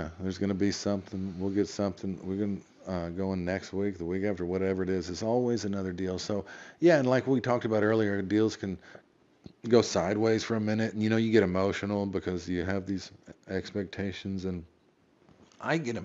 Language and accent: English; Texas, United States; Here's the thing is, I was raised in South Texas. My dad and my grandpa, they handshake fellers.